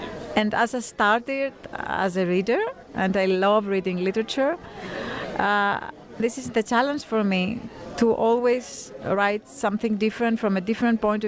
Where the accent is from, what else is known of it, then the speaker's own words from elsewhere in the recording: Athens, Attica, Greece; I come from Athens, Greece.